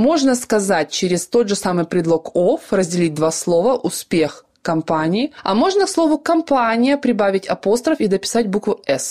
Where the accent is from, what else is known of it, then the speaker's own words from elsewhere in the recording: Ukraine; мое английское произношение имеет оттенки немецкого произношения, возможно, где-то русского произношения, потому что я сама из Украины.